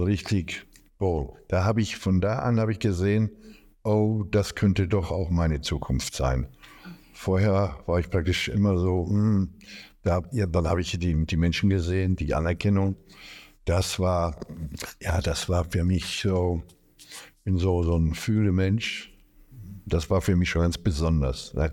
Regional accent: Herten, North Rhine-Westphalia, Germany; bin 67 Jahre alt und aus Herten. Das ist in NRW.

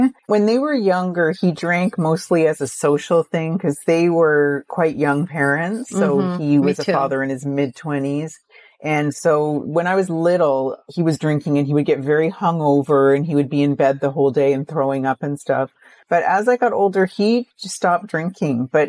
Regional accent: Canada; I'm from Canada, and we had something called a baby bonus

